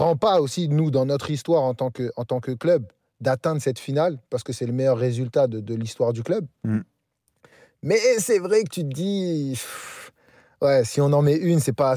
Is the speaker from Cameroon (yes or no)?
no; France; born there; Je suis né en France. Je sais ce que c'est.